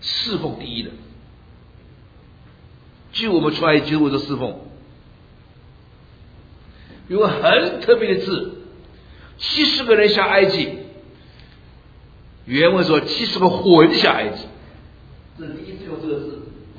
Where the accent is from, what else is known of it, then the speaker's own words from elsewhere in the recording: China; now in United States; 我们中国人到了美国来，把人家叫做老外，这莫名其妙。